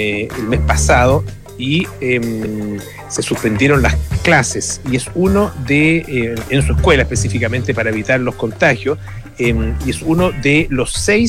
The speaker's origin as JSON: {"language": "Spanish", "country": "Chile", "said": "No somos solo los chilenos, claro."}